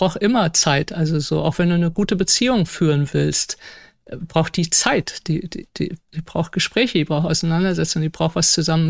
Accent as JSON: {"language": "German", "town": "Frankfurt", "region": "Hesse", "country": "Germany", "tie": "born or raised there", "said": "ich bin ja auch in Frankfurt aufgewachsen, also auch sehr urban die ersten 10 Jahre"}